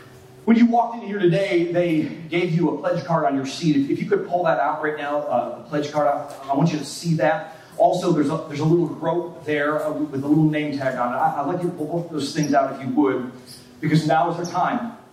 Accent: Michigan, United States; Y'all a little fizzled out a little bit there because you weren't sure how to do it because we're from Western Michigan.

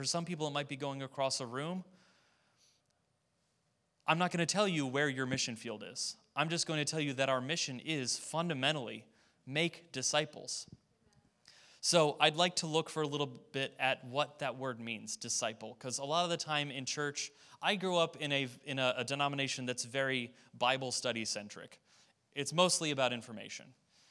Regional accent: Hampton Roads, Virginia, United States; I don't know if this is a sixth sense that you just develop growing up in Hampton Roads

